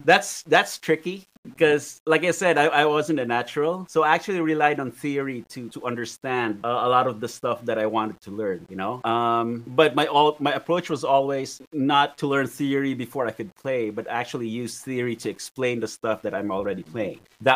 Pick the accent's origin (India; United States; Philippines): Philippines; as with being Filipino and how that affects my approach to music, I improvise a lot.